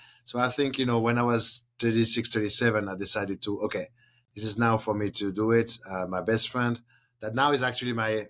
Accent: France; English is a second language; So I grew up in France, and France has, you know, obviously a reputation about food and beverage.

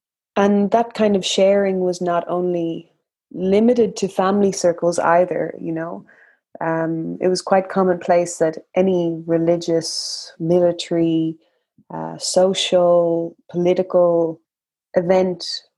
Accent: Ireland; I'm Irish and I'm a fashion designer by trade. I studied at NCAD in Dublin, the National College of Art and Design.

